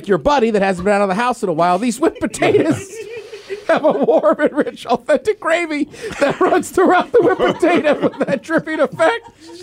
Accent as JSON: {"language": "English", "country": "United States", "said": "Which, as an American, to me, salty, it's like a chocolate-covered pretzel, is one of the greatest things in the world."}